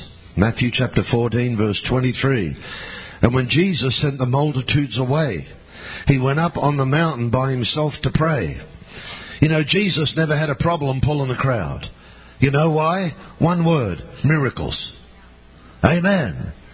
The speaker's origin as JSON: {"language": "English", "country": "Australia", "said": "I'm an Australian. I don't know. I'm just a helpless, simple Australian."}